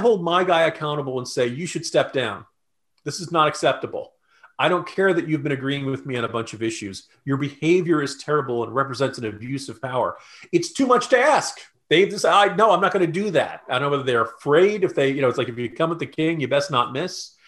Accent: Virginia, United States; Ralph Norton, look, I'm from Virginia.

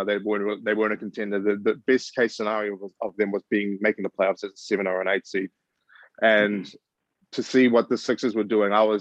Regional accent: New Zealand; if you don't mind my accent, I have to say process the way we say it here in New Zealand. I can't say process. It just sounds so weird coming out of my mouth.

